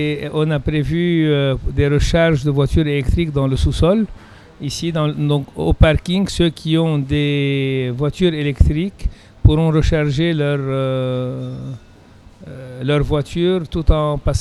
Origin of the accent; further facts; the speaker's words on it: Lebanon; now in France; Je suis un Libanais qui a fait ses études à Lausanne, qui a fait l'École Polytechnique de Lausanne